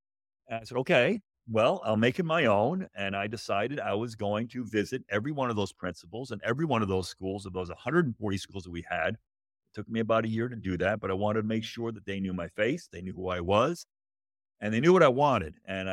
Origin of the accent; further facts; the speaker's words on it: Connecticut, United States; My background, I grew up in Connecticut.